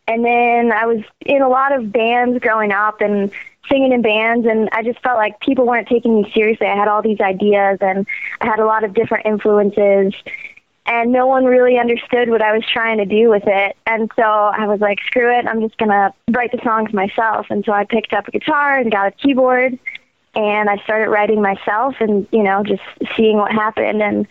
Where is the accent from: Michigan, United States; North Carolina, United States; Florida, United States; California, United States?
Michigan, United States; Detroit; I'm originally from Southwest Detroit, Mexican town, and that's kind of where we've all been living.